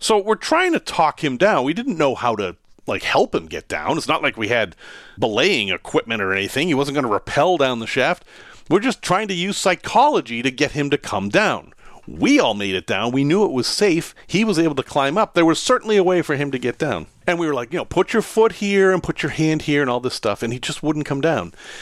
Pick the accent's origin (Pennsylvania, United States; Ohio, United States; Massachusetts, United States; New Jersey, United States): Massachusetts, United States; Salem; for most of my childhood growing up in Salem, this was no man's land. It was abandoned.